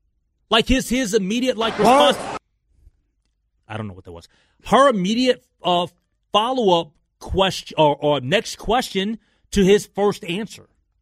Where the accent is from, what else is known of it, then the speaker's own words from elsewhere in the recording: Minnesota, United States; I mean, like, we're media members, but at the same time, like, I'm a Minnesotan, man.